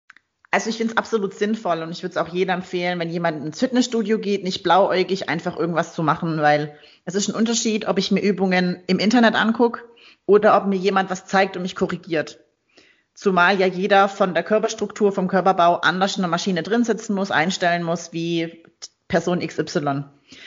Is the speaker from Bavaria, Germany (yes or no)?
no; Kaiserslautern, Rhineland-Palatinate, Germany; also ich komme aus Kaiserslautern